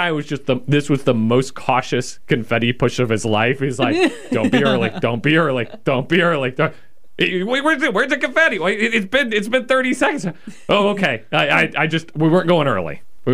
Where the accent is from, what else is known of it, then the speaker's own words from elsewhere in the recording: Kansas, United States; I always tell people my first NASCAR race wasn't until I moved out here. I grew up in Kansas. We didn't have NASCAR racing.